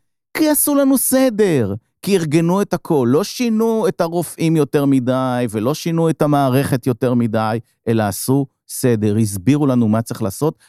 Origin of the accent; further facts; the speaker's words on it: Ramat Gan, Tel Aviv District, Israel; לא גדלתי באיזה מקום שכוח אל, אני גדלתי ברמת גן